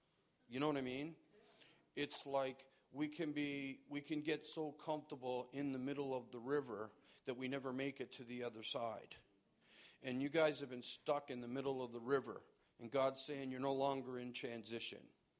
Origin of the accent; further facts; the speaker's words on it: Buffalo, New York, United States; Manna was kind of like bread, and birds have wings, and so I'm from Buffalo.